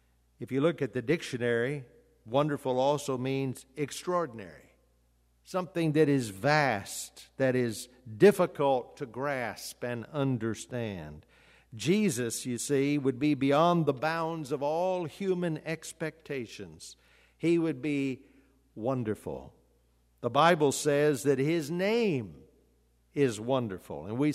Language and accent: English; Bolivar, Missouri, United States; I remember years ago when I was still growing up in Bolivar, my dad worked at Southwest Baptist University